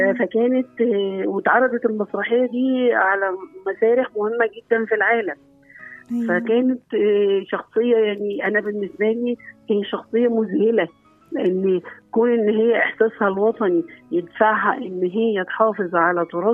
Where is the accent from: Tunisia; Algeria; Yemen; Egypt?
Egypt; تخيلي لو إحنا حصل عندنا في مصر كده